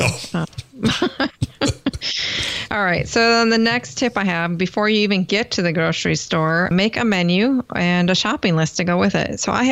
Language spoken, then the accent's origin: English; Wisconsin, United States; Well, I told you I'm from Wisconsin.